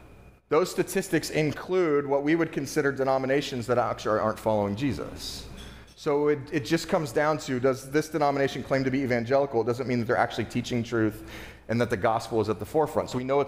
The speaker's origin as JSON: {"language": "English", "region": "California", "country": "United States", "tie": "born or raised there", "said": "so I was raised in California, I went to a pretty large church"}